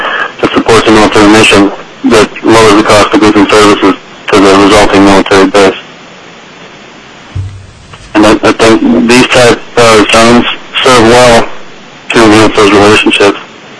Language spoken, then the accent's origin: English; Florida, United States; I grew up on the Cape, so people say I have 50 years in aerospace